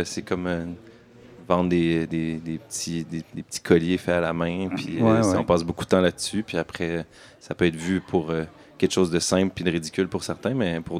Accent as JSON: {"language": "French", "town": "Saint-Hyacinthe", "region": "Quebec", "country": "Canada", "said": "Moi, Saint-Hyacinthe, c'est un peu comme ici, là. Mettons, on est 50 000, fait chaud, puis les restaurants sont comme moyens."}